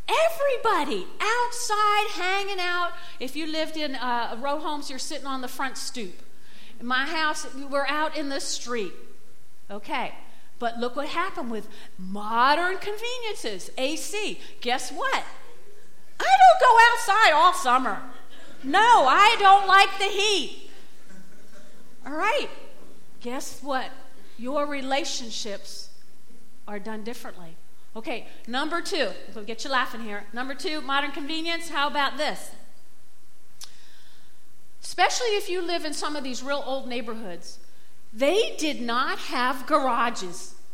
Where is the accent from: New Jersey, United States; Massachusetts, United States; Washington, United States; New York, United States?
New Jersey, United States; Teaneck; y'all knew I grew up in Teaneck, New Jersey, and my dad worked in Manhattan.